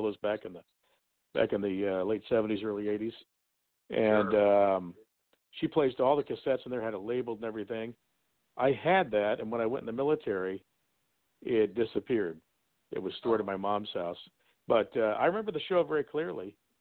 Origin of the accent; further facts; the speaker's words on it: Muncie, Indiana, United States; There was a place when I grew up in Muncie called the Mies Zoo.